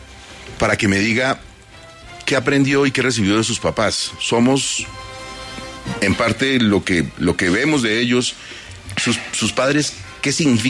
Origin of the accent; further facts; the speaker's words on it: Medellín, Antioquia, Colombia; born there; Yo nací en Medellín.